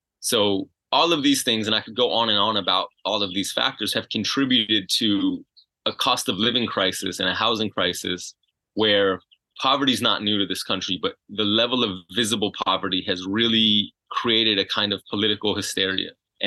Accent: Los Angeles, California, United States; I'm based here in Los Angeles. It's my hometown.

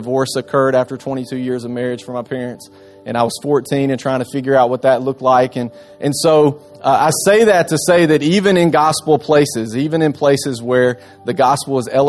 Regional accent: Cornersville, Tennessee, United States; I grew up in Middle Tennessee. Out in what some people would call the middle of nowhere. I call it the middle of somewhere in Cornersville, Tennessee. My dad's a dairy farmer.

